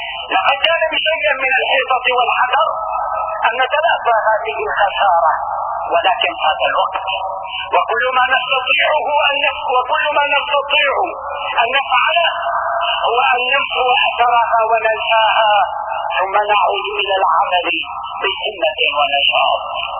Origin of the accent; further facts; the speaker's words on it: Syria; ونحن اليوم كسوريين نستقبل عامنا الجديد